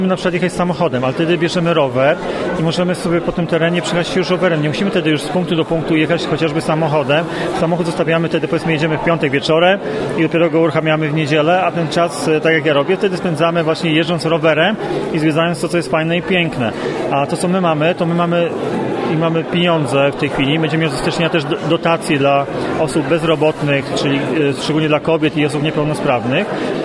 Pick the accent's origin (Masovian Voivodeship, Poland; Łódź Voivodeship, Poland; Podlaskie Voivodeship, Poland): Łódź Voivodeship, Poland; będąc łodzianinem, mówię o województwie łódzkim